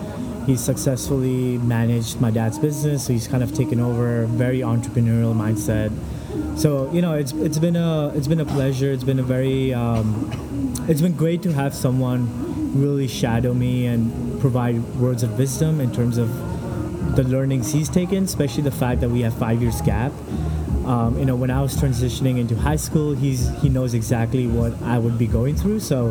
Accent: Thailand; moved away; also born or lived in India; I was born in India, and I was 3 months old, and then my family decided to move to Thailand

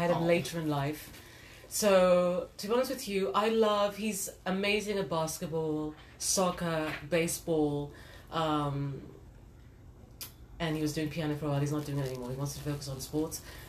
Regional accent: Nigeria; I mean, I'm actually Nigerian. I'm actually African.

